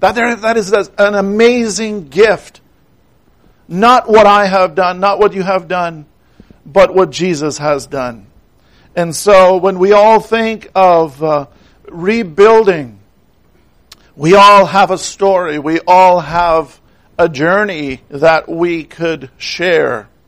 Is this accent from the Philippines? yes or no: no; Canada; Now, with me being a Canadian, we already had our Thanksgiving back in October